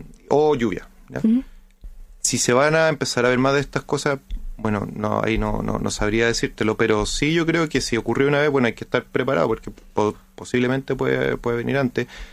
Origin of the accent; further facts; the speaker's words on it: Santiago, Santiago Metropolitan, Chile; yo soy de Santiago